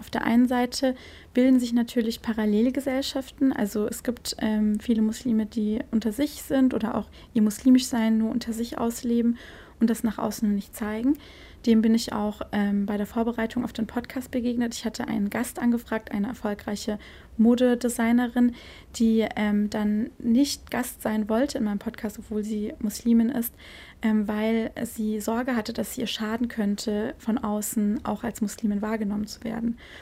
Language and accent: German; Germany; ich bin ja auch Deutsche als Muslimin